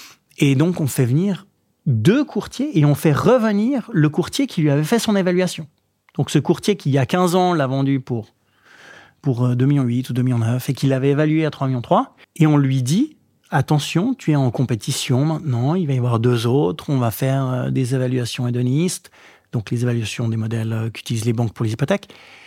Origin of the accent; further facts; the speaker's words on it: Vaud, Switzerland; now in Zurich, Switzerland; Moi, je suis vaudois, mais j'habite à Zurich